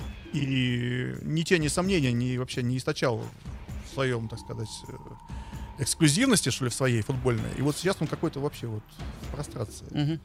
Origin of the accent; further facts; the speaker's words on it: Saint Petersburg, Russia; Я коренной питерец.